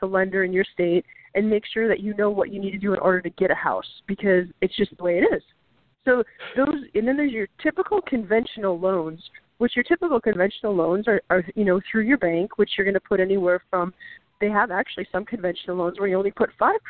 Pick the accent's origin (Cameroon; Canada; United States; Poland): United States; Minnesota; But I know, you know, I'm from Minnesota, so I know the cold weather extremely well.